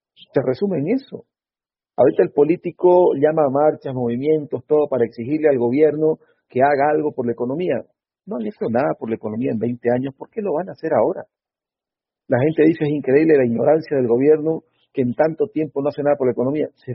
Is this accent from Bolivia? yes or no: yes; Bolivia; Lo digo siendo boliviano